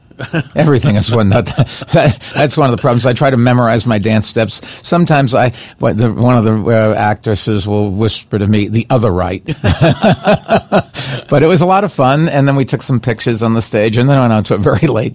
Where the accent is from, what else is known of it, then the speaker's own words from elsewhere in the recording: Boston, Massachusetts, United States; No, but where I grew up in Boston, people didn't wear long hairs.